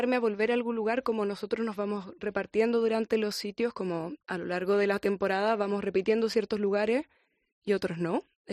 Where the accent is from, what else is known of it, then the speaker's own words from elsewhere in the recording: Chile; Mi tierra es Chile, pero ¿sí? En Chile también se toca.